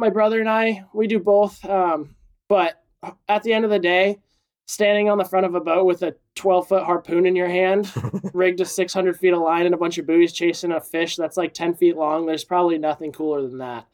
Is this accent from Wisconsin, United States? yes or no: no; Encinitas, California, United States; I grew up in Encinitas, California.